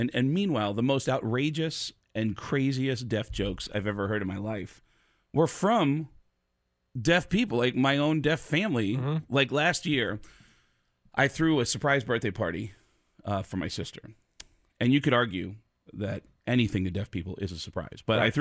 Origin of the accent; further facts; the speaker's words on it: New York, United States; I grew up 10 miles from Yankee Stadium, and I remember going. So the Yankees are my birthright